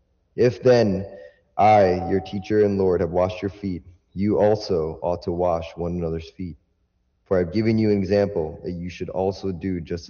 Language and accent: English; Paramus, New Jersey, United States; I grew up in New Jersey. I grew up in Paramus.